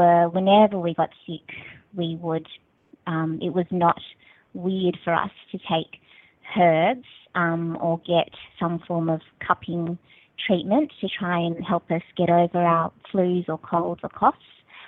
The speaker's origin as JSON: {"language": "English", "country": "Australia", "said": "I'm Chinese Australian, so my mother's Chinese and my dad's English Australian"}